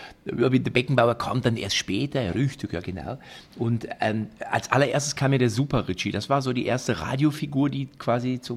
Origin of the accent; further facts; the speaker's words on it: Lippstadt, North Rhine-Westphalia, Germany; Ich komme hier aus Lippstadt und da ist das 20, 25 Kilometer entfernt.